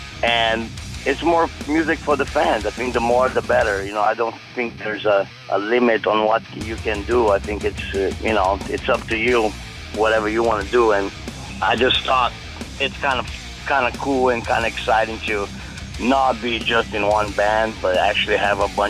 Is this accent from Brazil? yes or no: yes; Brazil; we're from Brazil